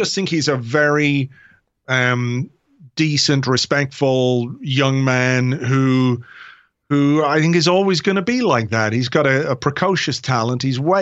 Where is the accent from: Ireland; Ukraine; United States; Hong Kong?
Ireland; Obviously, I'm very well aware that, you know, I'm an Irish guy who supports an English team.